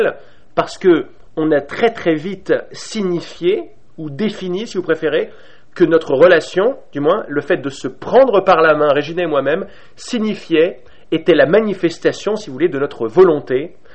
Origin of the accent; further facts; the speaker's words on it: Paris, Île-de-France, France; Elle est native du Kansas, moi je suis parisien.